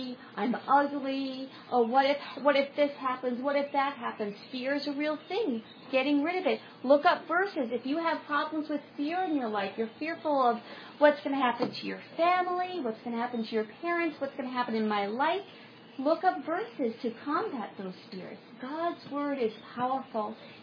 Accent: Sayville, New York, United States; I grew up on Long Island, and I grew up in this just adorable, quaint little town called Sayville. And it was right on the bay

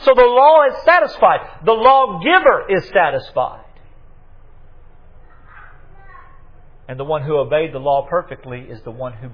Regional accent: Southern United States, United States; some phraseology that I use as a Southerner that may reflect blasphemously the divine natures of God.

